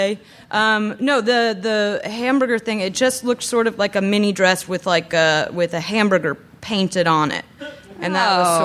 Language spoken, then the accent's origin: English; Los Angeles, California, United States; my mother was also born and raised in Los Angeles and we're like a very anti-Valley family for some reason